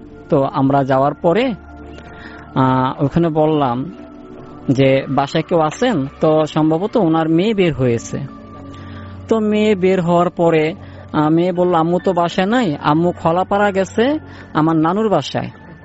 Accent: Madartek, Dhaka Division, Bangladesh; আমি বাগানবাড়ি থেকে আসছি, মাদারটেক বাগানবাড়ি।

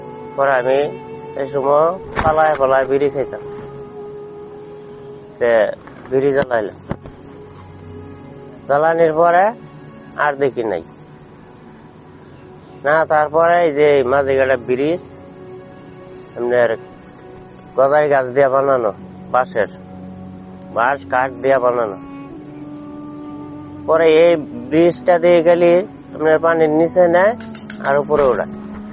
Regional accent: Sreepur, Dhaka Division, Bangladesh; আমার বাড়ি বেলতলি থানা শ্রীপুর জেলা গাজীপুর।

